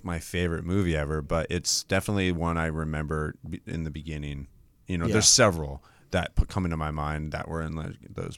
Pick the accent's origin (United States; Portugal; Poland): United States; Los Angeles, California; I grew up in the San Fernando Valley, okay. In Los Angeles.